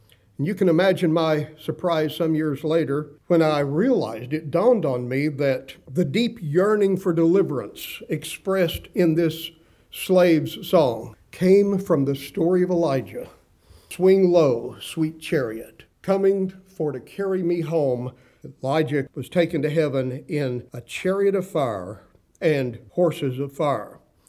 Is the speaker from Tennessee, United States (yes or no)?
no; Texas, United States; Now, I was a young boy growing up in West Texas in the 1960s